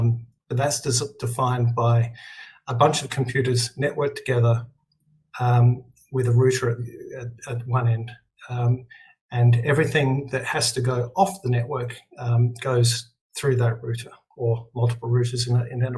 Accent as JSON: {"language": "English", "country": "Australia", "said": "I'm Australian, so I can say it either way."}